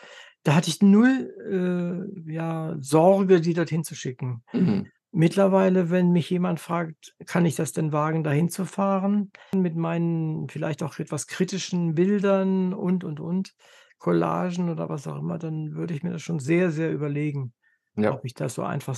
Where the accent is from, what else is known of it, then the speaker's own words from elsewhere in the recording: Germany; Es ist wichtig für uns als Deutsche, für uns als Kulturmenschen